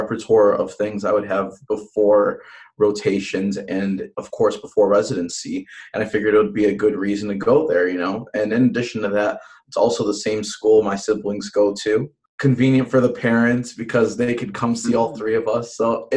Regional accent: Chicago, Illinois, United States; I'm from Chicago, so I've lived there my whole life.

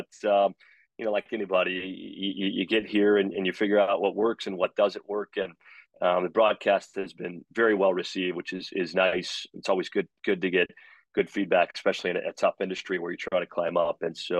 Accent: United States; accent: American; I'm trying to stay true to my accent, but no, I haven't really picked up mate. I don't think mate sounds great coming from an American accent anyways.

